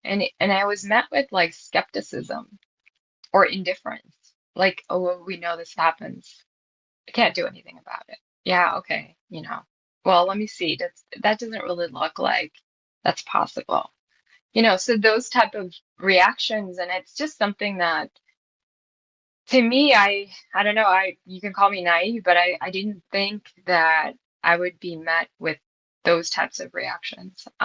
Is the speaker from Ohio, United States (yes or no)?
no; Chicago, Illinois, United States; born or raised there